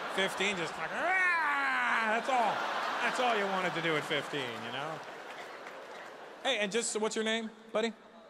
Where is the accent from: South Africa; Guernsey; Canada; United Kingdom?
Canada; now in United States; You know, being a Canadian living in America